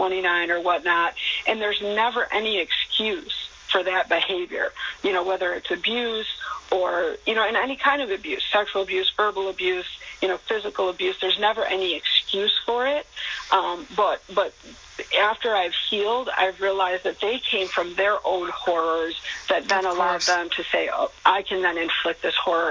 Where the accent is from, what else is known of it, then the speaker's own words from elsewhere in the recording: Michigan, United States; In Michigan, so it was a suburb of Detroit, Michigan, where I grew up.